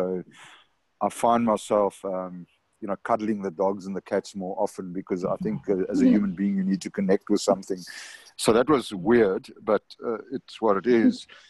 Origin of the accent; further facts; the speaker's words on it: Karoo, South Africa; I come from the Karoo, so we used to live off rusks.